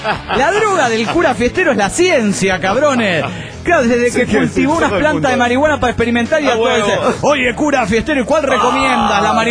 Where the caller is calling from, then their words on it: Cuernavaca, Morelos, Mexico; de Cuernavaca, Morelos, México.